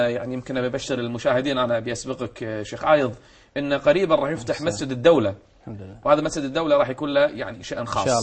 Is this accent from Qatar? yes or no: yes; Qatar; ميزة عندنا في قطر والحمد لله